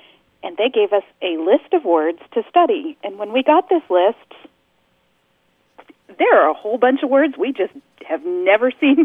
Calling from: North Richland Hills, Texas, United States; North Richland Hills, just outside of Fort Worth, Texas.

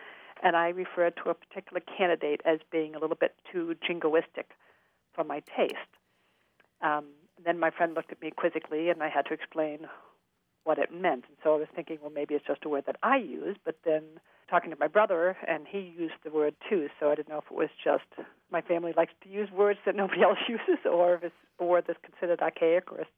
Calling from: East Thetford, Vermont, United States; Sorry, East Thetford, Vermont.

